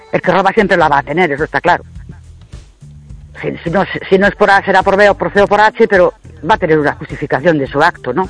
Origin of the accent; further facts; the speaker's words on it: Ourense, Galicia, Spain; Buenas noches. … de Ourense.